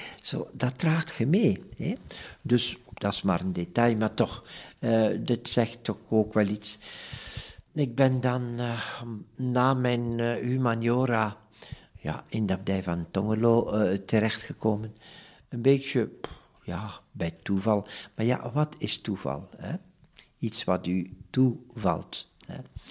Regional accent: Kieldrecht, Flanders, Belgium; Ik ben afkomstig uit het Waasland. Kieldrecht, om precies te zijn. Ik ben dan daar in de buurt in Sint-Niklaas op college geweest.

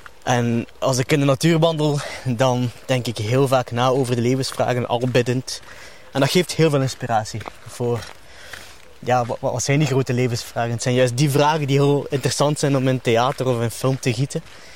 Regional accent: Ghent, East Flanders, Belgium; Ik ben een echte Gentenaar. Vroeger woonde ik hier vlakbij zelfs.

